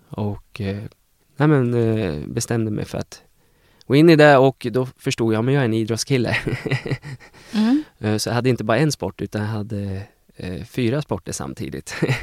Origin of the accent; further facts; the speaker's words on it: Eskilstuna, Södermanland, Sweden; now in Uppsala, Sweden; Jag är uppvuxen i Eskilstuna. Bodde där i 37 år